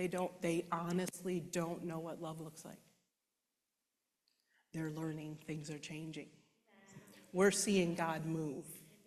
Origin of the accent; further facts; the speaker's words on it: Minneapolis, Minnesota, United States; I'm from Minneapolis area.